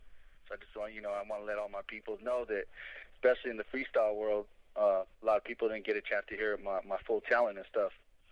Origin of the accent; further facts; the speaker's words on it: San Jose, California, United States; I grew up in the city, not as big as Miami or New York and stuff, but we come from San Jose, California, which is to me is an emulation of New York City anyway.